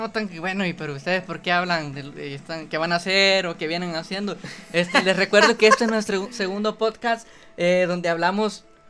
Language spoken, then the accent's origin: Spanish; El Salvador; realmente quienes trabajan somos los salvadoreños